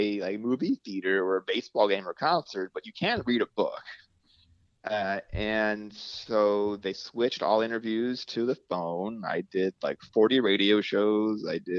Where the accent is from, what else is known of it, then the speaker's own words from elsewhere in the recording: Cleveland, Ohio, United States; I'm from Cleveland. I love Cleveland sports.